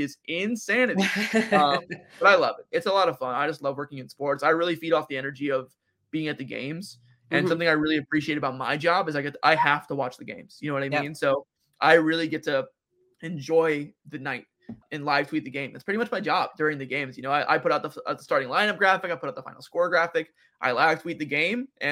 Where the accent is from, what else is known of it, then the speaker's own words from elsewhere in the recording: Cincinnati, Ohio, United States; I actually am a Yankees fan, even though I'm from Cincinnati.